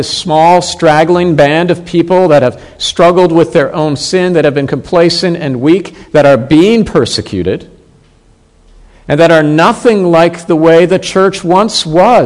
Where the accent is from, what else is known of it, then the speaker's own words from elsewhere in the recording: Canada; I think of my own nation where I grew up in Canada.